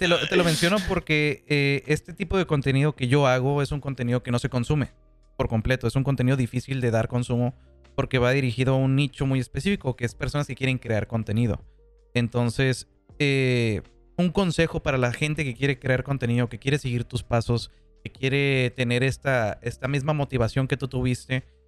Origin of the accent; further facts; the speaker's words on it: Mexico; Nosotros como mexicanos somos reacios al cambio, ¿sabes?